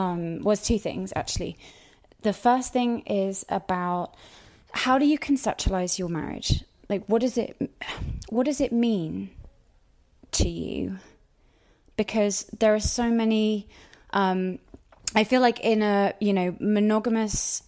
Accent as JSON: {"language": "English", "country": "United Kingdom", "said": "I mean, I'm British, so, you know, we're super, super prudy about everything."}